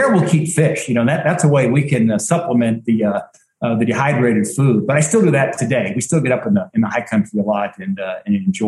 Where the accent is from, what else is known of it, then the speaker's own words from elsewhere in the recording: Bozeman, Montana, United States; growing up in Bozeman, I spent a lot of time up in the Beartooths, as well as the Spanish Peaks and the Highlight Range.